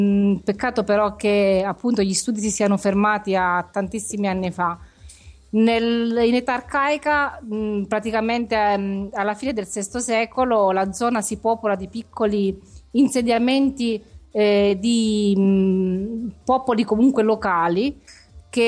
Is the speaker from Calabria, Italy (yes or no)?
yes; Praia a Mare, Calabria, Italy; Mia madre è originaria di Sapri, io sono di Praia a Mare, abito da diversi anni comunque in Toscana.